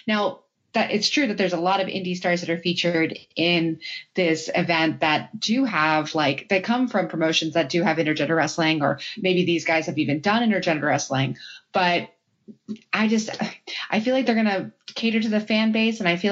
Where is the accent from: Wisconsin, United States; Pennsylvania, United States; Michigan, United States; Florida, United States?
Pennsylvania, United States; Pittsburgh; Global Wars came to my hometown. So I was really hoping to see them come back to Pittsburgh.